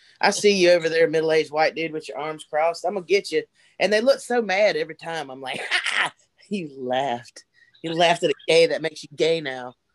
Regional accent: South Carolina, United States; She's from North Carolina. I'm from South Carolina. I'm like the trailer trash version of her.

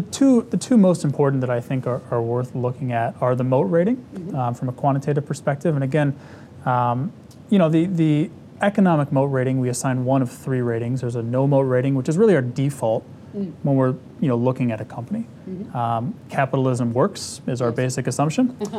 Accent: Detroit, Michigan, United States; I'm from Detroit. I grew up in a GM family.

